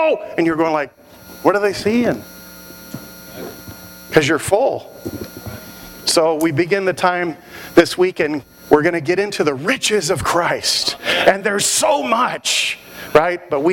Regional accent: Arlington, Texas, United States; I'm from Arlington, Texas. I'm happy to be here with you this weekend.

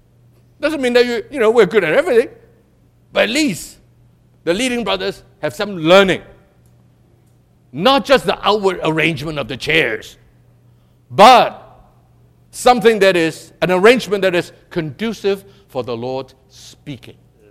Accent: Hong Kong; I'm very sensitive because I'm from Hong Kong, you know.

